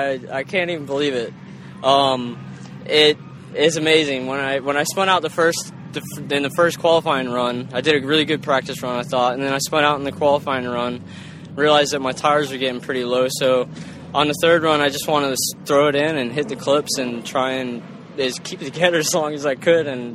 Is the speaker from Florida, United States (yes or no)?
yes; West Palm Beach, Florida, United States; I feel kind of at home here, even though I'm from West Palm Beach.